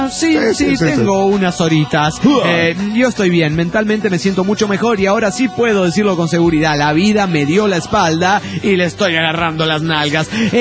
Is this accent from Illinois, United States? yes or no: no; San Antonio, Texas, United States; de San Antonio, Texas, Estados Unidos de Norteamérica.